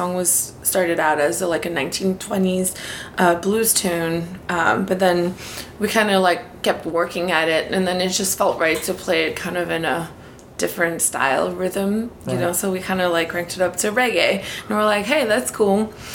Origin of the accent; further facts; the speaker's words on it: Madagascar; So since I'm from Madagascar, and I haven't released a new record over there in a little while